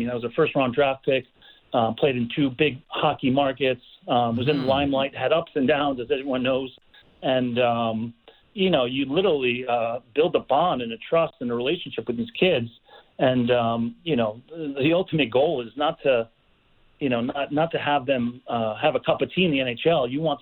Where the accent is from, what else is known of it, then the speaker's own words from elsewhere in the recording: New York, United States; I grew up with him on Long Island.